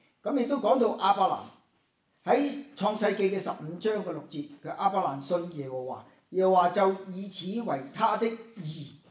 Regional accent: China; 但起碼我們用一個我們中國人說的，他是一個好人來的這個人

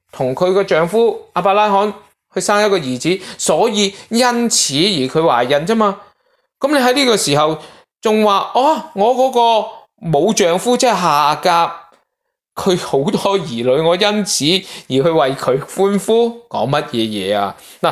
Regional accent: China; 比如我哋中国人，我哋今日做信耶稣

